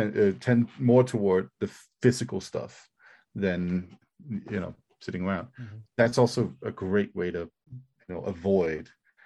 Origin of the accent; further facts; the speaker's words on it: Denmark; English is a second language; In my home country in Denmark